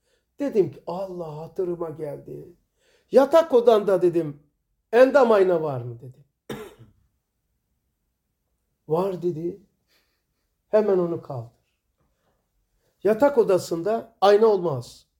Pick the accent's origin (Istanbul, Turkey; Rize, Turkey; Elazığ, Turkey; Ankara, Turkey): Rize, Turkey; born there; Ben de Rize'de doğdum. Şimdi bizim aklımız orada gelişti.